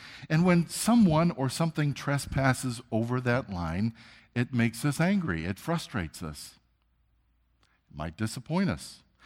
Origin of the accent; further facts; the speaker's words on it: Wisconsin, United States; A few weeks ago, we as a family went to my hometown and home country of Wisconsin. We do that twice a year.